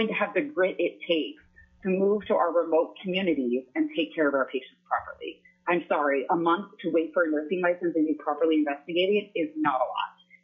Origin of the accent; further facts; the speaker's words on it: East Coast, United States; I'm originally from the East Coast, went to school in Pennsylvania